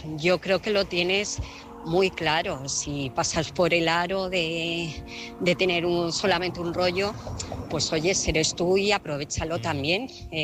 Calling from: Alcobendas, Community of Madrid, Spain; de Alcobendas.

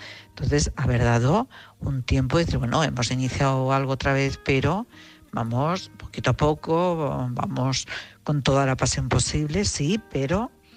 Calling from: Madrid, Community of Madrid, Spain; de Madrid.

